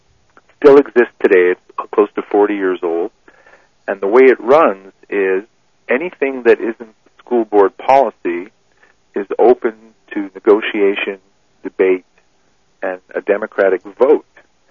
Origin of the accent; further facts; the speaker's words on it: Montreal, Quebec, Canada; born there; also born or lived in Calgary / Vancouver; now in Twin Butte, Canada; I was born in Montreal and I've lived in Calgary and Vancouver, so lived in the big cities. And now I live in this little tiny hamlet, of Twin Butte, and I've been here for 15 years.